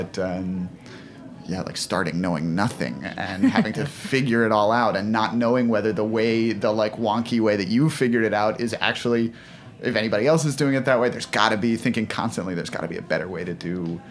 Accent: New York City, New York, United States; I grew up in New York City. I ate school lunch a lot.

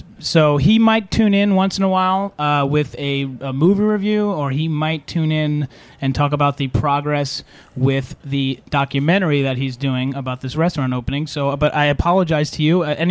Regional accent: Staten Island, New York, United States; No, I'm a guy from Staten Island.

